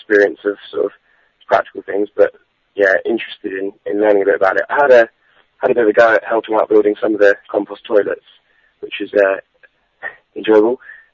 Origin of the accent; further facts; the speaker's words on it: Colchester, East of England, United Kingdom; I'm from Essex, Colchester, and I go to university in Nottingham.